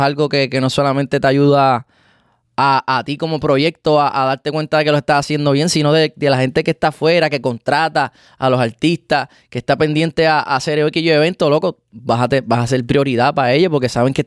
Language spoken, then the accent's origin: Spanish; Puerto Rico; O poder llegar a mi tierra, a Puerto Rico